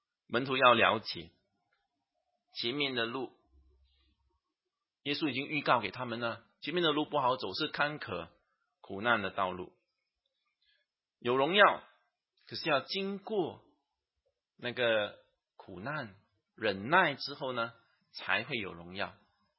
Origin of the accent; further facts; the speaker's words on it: Singapore; 我们新加坡人就比较实际一点啊，